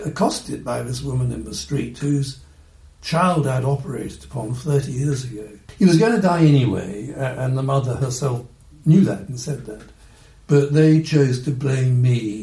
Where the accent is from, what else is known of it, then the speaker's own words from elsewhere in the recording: England, United Kingdom; I am very English.